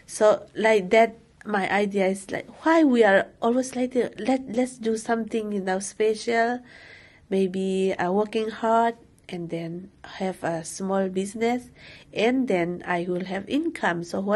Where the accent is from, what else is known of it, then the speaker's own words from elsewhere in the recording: Myanmar; English is a second language; moved away as an adult; now in United States; I'm originally from Myanmar, called Burma. 2000, I get here.